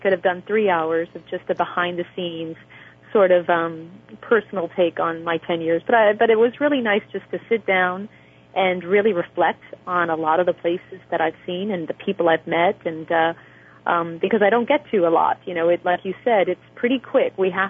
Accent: New York, United States; I'm from New York

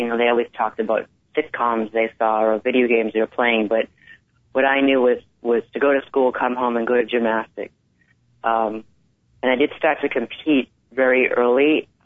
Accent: East Coast, United States; and I'm from the East Coast, so when the trees would start to die, I couldn't breathe

